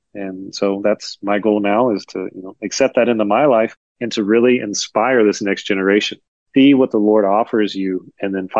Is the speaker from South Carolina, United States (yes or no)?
yes; Charleston, South Carolina, United States; But born and raised in Charleston, and Bishop England's my alma mater.